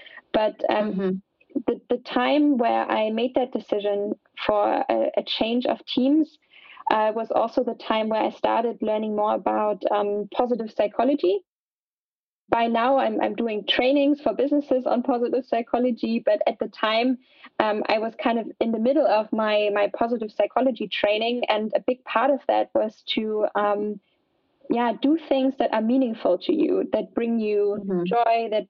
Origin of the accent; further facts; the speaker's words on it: the South, United States; I remember visiting my first vintage shop back in my hometown in the South when I was, I don't know, like 8 years old or so.